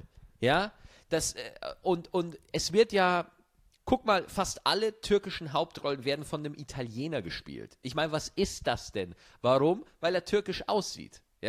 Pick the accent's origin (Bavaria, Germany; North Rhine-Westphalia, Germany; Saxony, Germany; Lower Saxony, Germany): Bavaria, Germany; Aber wir sind beides keine Deutschen. Du bist Schweizer, ich bin Bayer.